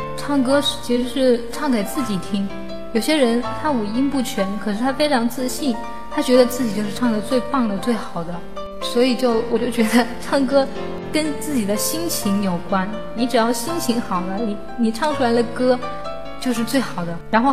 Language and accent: Chinese; Wuhan, Hubei, China; 因为我老家是在武汉，在武汉的时候活动也不是特别多